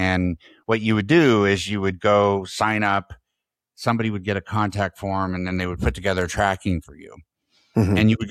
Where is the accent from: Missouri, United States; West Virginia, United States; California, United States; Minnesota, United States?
California, United States; Oakland; So I lived in Oakland, but I kept getting beat up in Oakland. So my parents moved us to the mountains and we homesteaded on property for 5 years.